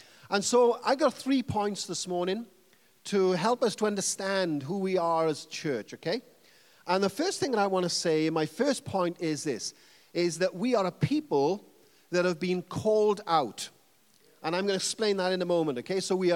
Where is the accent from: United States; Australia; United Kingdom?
United Kingdom; Wales; As a Welshman, that's, you know, I feel like I'm at home right now.